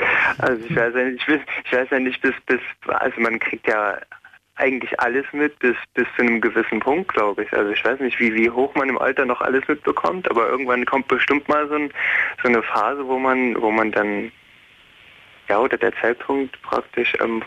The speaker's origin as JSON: {"language": "German", "town": "Leipzig", "region": "Saxony", "country": "Germany", "moved": "as an adult", "lives_now": "Munich, Germany"}